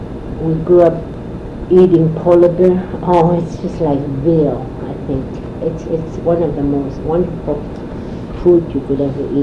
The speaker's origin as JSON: {"language": "English", "town": "Kaktovik", "region": "Alaska", "country": "United States", "tie": "born or raised there", "said": "I remember him being spotted when we were growing up in Kaktoli."}